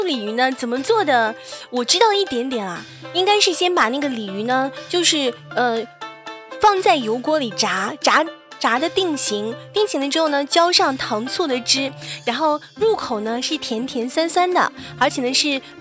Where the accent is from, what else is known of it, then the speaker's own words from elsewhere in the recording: Shandong, China; 我的家乡啊，是山东啊。